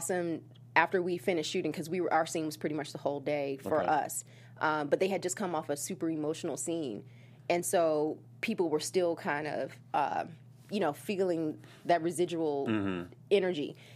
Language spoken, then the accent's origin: English; the South, United States; I said, well, I'm from the South. We hug when we speak to people.